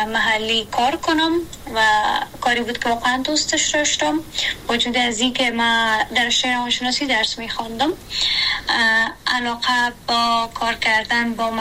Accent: Kabul, Afghanistan; also born or lived in Badakhshan; ما در بدخشان به دنیا آمدیم ولی بقیه هم در کابل سپری شدن، چون به نظر به دلائلی که وجود داشت خانواده مجبور شدن به کابل کوچ کنن و ما هم بقیه عمرم در کابل سپری شدم

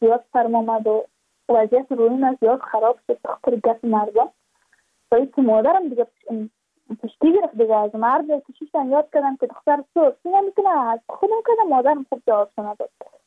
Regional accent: Badakhshan, Afghanistan; ما از بدخشان هستیم

